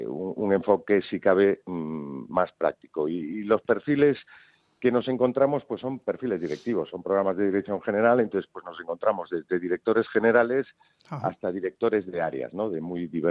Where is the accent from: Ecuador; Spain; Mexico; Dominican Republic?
Spain; Galicia; yo como gallego también